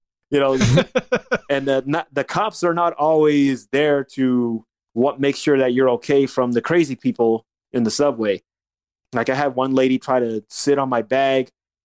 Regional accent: California, United States; also born or lived in Las Vegas; now in New York, United States; So basically, I moved to New York from Vegas. Originally from California, moved to Vegas in 1996, and then I moved to New York by myself in 2011 to pursue my career

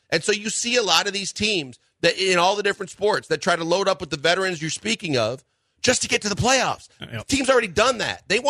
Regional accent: Wisconsin, United States; growing up, and growing up in Wisconsin all the way almost until I got to college

